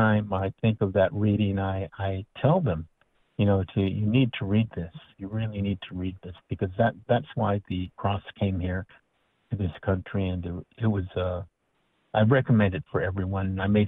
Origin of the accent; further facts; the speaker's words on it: United States; I'm Native American, indigenous to this country we call America.